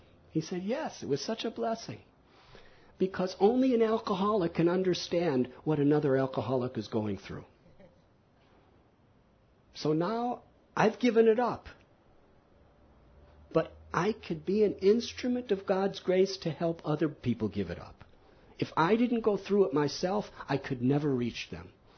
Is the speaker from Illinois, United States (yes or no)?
yes; Illinois, United States; he was from Ohio, I was from Illinois, it's the next state.